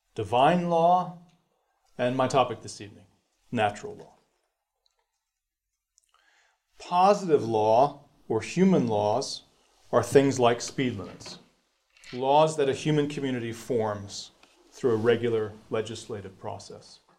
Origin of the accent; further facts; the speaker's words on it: Rhode Island, United States; I'm from Rhode Island, so I think about driving a lot.